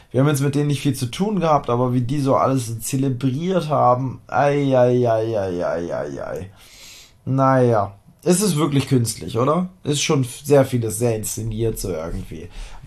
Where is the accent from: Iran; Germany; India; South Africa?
Germany; Also ich bin ja aus dem Harz.